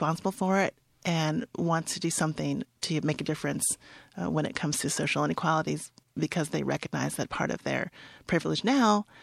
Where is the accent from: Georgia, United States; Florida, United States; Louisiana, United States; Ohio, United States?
Ohio, United States; Cincinnati; moved away as an adult; now in Michigan, United States; When I was raised in Cincinnati, Ohio, and I was cognizant of the Ohio River as being a line between slavery and freedom. And I developed an identity, a regional identity, that was informed by that idea.